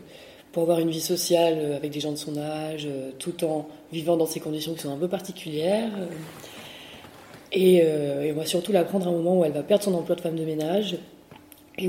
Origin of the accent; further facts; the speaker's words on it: Blajoux, Occitanie, France; dans ce coin de la Lozère, parce que j'y ai grandi, parce que je suis originaire de Blajoux.